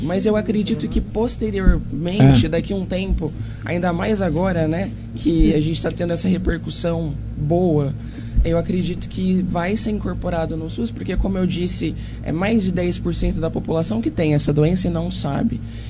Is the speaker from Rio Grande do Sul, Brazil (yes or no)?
no; Monte Alto, São Paulo, Brazil; Eu sou de Monte Alto, mas eu atuo em Ribeirão